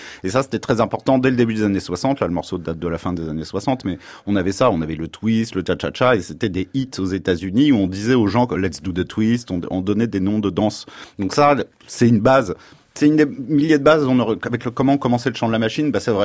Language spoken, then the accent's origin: French; France; c'est aussi parce qu'on est français